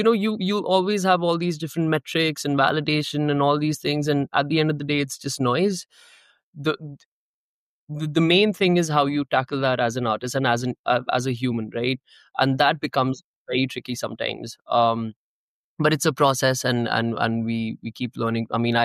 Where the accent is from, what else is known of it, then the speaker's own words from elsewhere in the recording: India; first language Hindi; English is a second language; Hindi is my first language, so it's always it feels special when people sing back a song that you've written in your bedroom back at you.